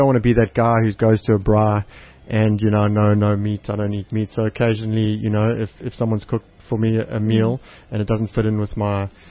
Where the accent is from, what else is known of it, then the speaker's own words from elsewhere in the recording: Durban, KwaZulu-Natal, South Africa; Yeah, I grew up in Durban.